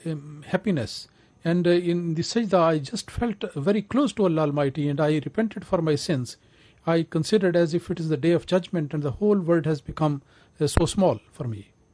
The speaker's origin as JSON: {"language": "English", "country": "Morocco", "said": "And I am a lady from Morocco"}